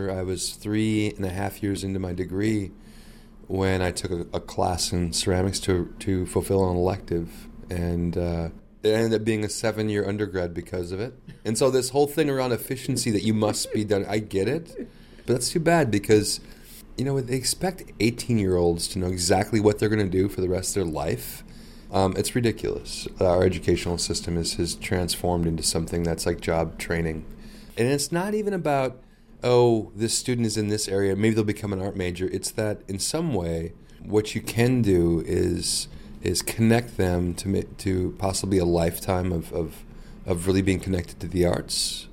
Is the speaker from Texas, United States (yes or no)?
no; Moorhead, Minnesota, United States; now in Fargo, United States; I was born in Morehead, Minnesota, which is right across the river from Fargo. I'm a proud Minnesotan who now lives in North Dakota.